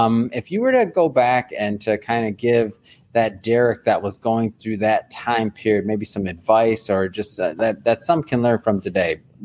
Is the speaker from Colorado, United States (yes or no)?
no; Michigan, United States; Man, and I'm from the Midwest too, so from Michigan